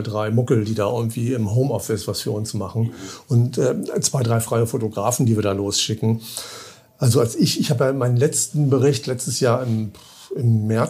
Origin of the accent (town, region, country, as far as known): Bremen, Germany; born or raised there